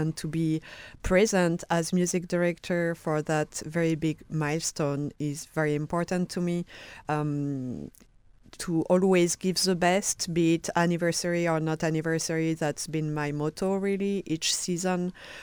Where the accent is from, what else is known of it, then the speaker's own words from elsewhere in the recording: France; It reminds me a lot of where I grew up in France